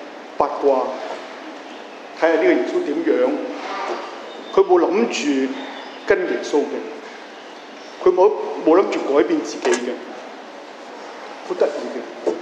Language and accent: Chinese; Hong Kong; born there; 即我在第二次大战在香港出世的话